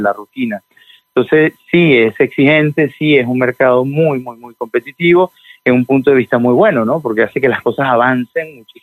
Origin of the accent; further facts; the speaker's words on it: Venezuela; born there; also born or lived in France; yo nací en Venezuela, tengo familia colombiana, argentina, italiana también